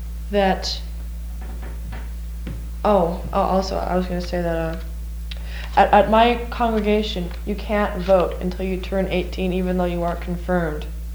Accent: Washington, United States; No, I'm from Washington.

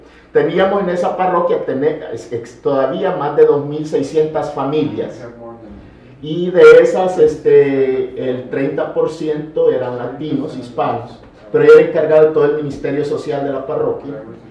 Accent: El Salvador; Soy originario del Salvador.

